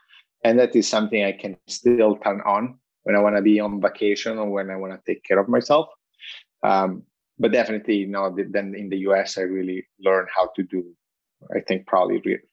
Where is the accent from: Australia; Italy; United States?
Italy; Yeah, born and raised in Italy.